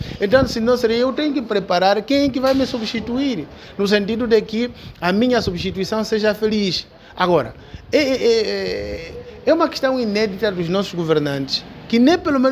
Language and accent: Portuguese; Angola; born there; nós não somos culpados de termos nascido em Angola e vivermos num regime como este.